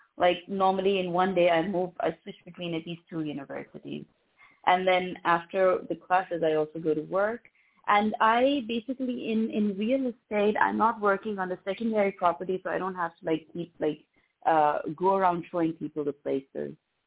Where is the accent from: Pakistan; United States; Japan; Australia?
Pakistan; So I'm coming from Pakistan.